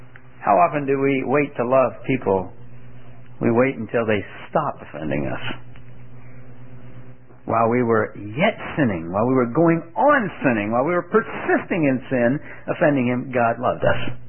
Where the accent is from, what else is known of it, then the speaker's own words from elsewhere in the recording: Italy; I remember as a kid growing up in Italy. My parents were missionaries in Italy, and we didn't have many opportunities to do many things as kids. We lived in an apartment building up on the 8th floor